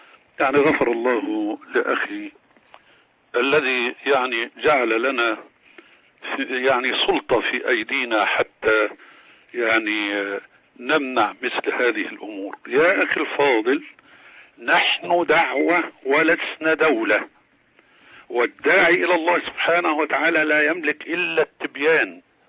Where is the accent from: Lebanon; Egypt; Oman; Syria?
Egypt; أما أن يكون عندنا في مصر